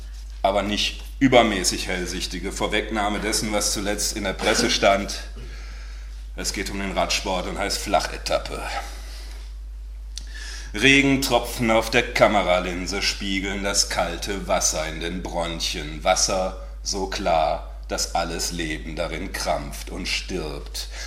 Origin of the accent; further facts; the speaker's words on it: Germany; Also ich kann es natürlich auch nicht, ich bin ja auch Deutscher.